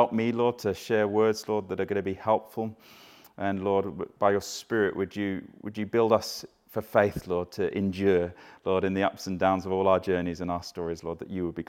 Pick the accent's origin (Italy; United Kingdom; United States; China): United Kingdom; Bedhampton, South East England; This was in Havant. I grew up in Bedhampton